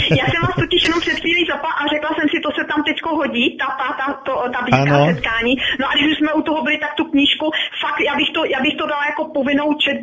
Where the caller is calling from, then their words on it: Lower Austria, Austria; já volám z Dolního Rakouska. Aha, volám úplně poprvé, protože jsem z Rábora.